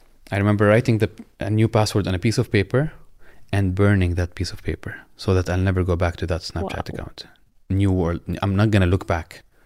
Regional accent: Syria; moved away; I remember booking a ticket to Syria, to my home country, and I called my wife

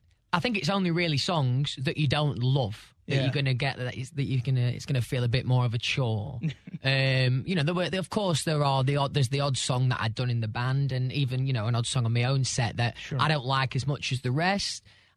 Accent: England, United Kingdom; where I grew up in England

